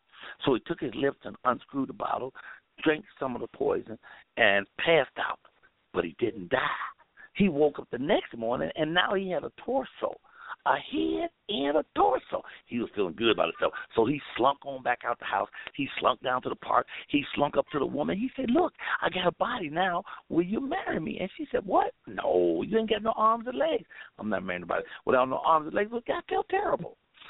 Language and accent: English; Chicago, Illinois, United States; Y'all know I'm from Chicago, Southside, Robert Telehome, 4352 South State, apartment 909